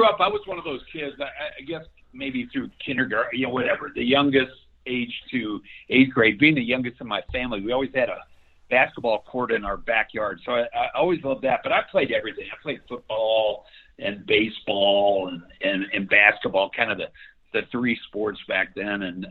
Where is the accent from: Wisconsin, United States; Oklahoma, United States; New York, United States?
Wisconsin, United States; Beloit; also born or lived in Middletown, Ohio / Mobile, Alabama / Lake Oswego, Oregon; I was born in Middletown, Ohio, a little suburb of Cincinnati. Early on, my father's job took him to up to Beloit, Wisconsin, and I spent most of my early years growing up there.